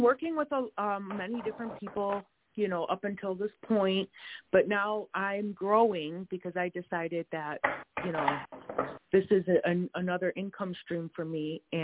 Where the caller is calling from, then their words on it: Wisconsin, United States; And we are in... We are in Wisconsin.